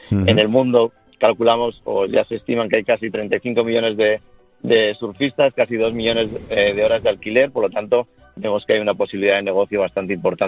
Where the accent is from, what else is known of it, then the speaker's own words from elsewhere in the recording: Zarautz, Basque Country, Spain; Bueno, yo soy natural de Zarauz y por